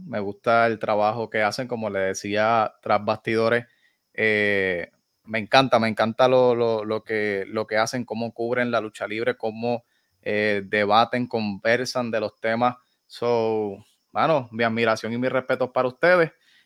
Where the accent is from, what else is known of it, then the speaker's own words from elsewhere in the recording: Yauco, Puerto Rico; vengo de Yauco, Puerto Rico.